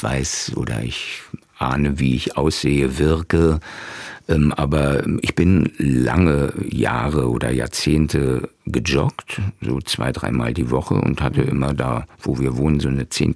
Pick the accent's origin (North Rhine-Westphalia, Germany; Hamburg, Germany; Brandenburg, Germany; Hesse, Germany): Brandenburg, Germany; also born or lived in Leipzig; wie eben auch meine Heimatstadt, eine kleine Stadt in Brandenburg, die Industrie verloren hat